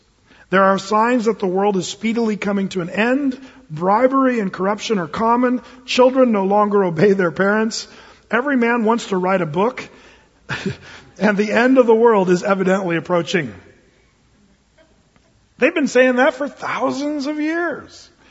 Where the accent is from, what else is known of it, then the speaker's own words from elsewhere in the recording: Medford, Oregon, United States; See, I'm from Medford, and he's right.